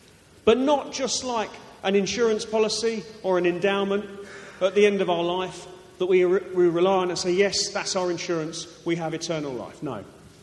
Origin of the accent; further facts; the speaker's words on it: Croydon, London, United Kingdom; Croydon is my hometown. And whenever I drive to Croydon, I feel like I'm going home.